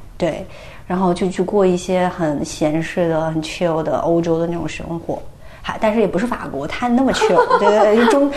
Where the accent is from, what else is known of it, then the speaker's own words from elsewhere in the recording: Sichuan, China; 其实我18岁以前还是一个很中规中矩的好学生那种状态。因为我是从四川考过来的嘛